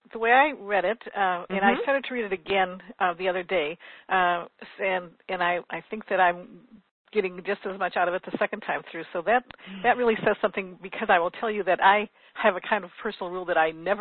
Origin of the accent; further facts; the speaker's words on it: Madison, Wisconsin, United States; because she went to UW-Madison, which was my hometown.